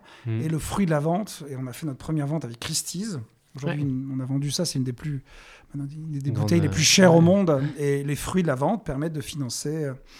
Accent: Bordeaux, Nouvelle-Aquitaine, France; et donc par construction, on est bordelais, donc on voulait aussi travailler.

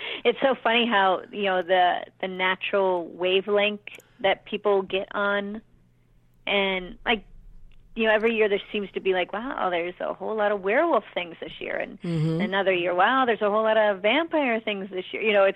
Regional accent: Orlando, Florida, United States; And yeah, and then as for Florida, I am from Orlando, and I always thought how fun it would be to bring it there.

